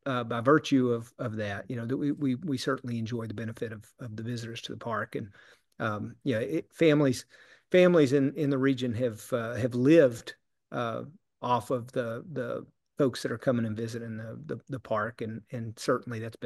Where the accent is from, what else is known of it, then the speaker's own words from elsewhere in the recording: Tennessee, United States; And thank God we're from East Tennessee. And I was lucky enough to be born in a family there in Sevier County